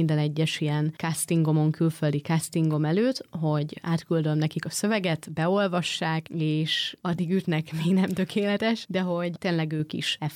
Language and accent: Hungarian; Hungary; mert ugye én magyar vagyok